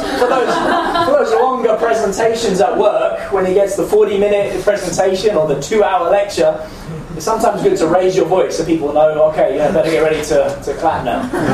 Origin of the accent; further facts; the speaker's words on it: England, United Kingdom; I'm English, sorry.